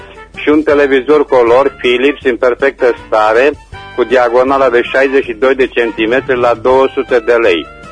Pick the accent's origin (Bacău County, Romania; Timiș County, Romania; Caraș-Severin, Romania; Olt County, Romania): Caraș-Severin, Romania; Reșița; sunt din Reșița